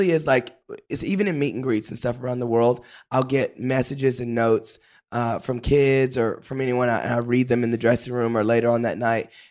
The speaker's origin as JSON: {"language": "English", "town": "Paris", "region": "Texas", "country": "United States", "tie": "born or raised there", "said": "You know, I grew up in Paris, Texas."}